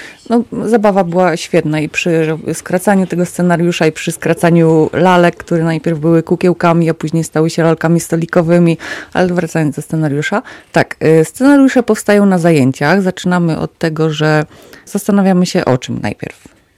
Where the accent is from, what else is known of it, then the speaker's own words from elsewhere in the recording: Kraśnik, Lublin Voivodeship, Poland; Jesteśmy z Kraśnika, jesteśmy grupą teatralną